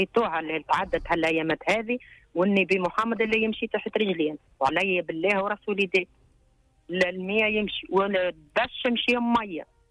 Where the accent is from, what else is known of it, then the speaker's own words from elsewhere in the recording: Kairouan, Kairouan Governorate, Tunisia; لا لا انا اصلي من القروان